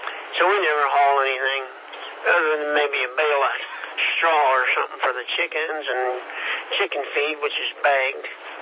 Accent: Kansas, United States; I said, I'm from Kansas. I'm used to that straw.

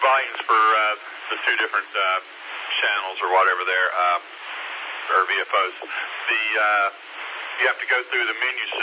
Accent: Southern United States, United States; accent: southern; not with my southern accent.

